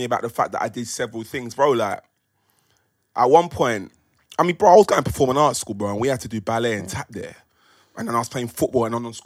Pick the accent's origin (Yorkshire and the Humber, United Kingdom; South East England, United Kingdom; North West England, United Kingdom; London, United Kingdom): London, United Kingdom; Leyton; So, like, growing up in Leighton, particularly, going to school in Leytonstone